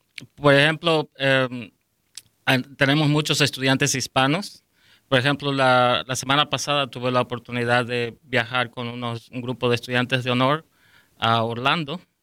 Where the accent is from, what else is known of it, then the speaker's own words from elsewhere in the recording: Northeast Argentina, Argentina; Y de mi ciudad, de donde soy, de una ciudad pequeña en el nordeste de Argentina, es Crucero del Norte.